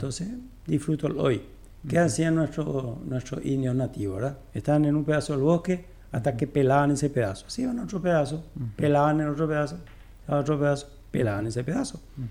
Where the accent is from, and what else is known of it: Paraguay; born or raised there; also born or lived in Uruguay